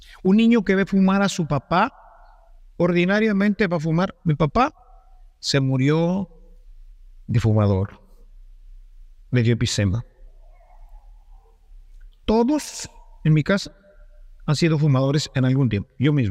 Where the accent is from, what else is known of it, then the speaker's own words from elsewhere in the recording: Monterrey, Nuevo León, Mexico; ahí en mi tierra, ahí en Monterrey